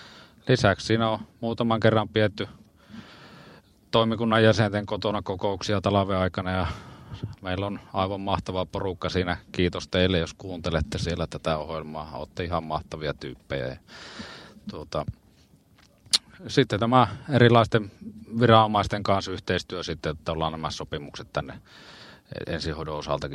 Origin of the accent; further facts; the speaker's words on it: Kokkola, Central Ostrobothnia, Finland; No minä olen kokkolalainen perheisä.